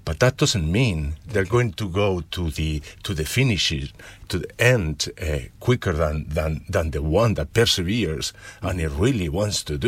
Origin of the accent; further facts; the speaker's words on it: Madrid, Community of Madrid, Spain; now in Ireland; I'm from Madrid.